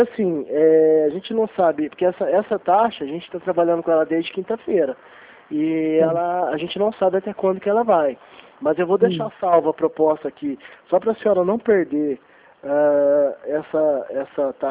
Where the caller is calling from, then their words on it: Franca, São Paulo, Brazil; Aqui de Franca.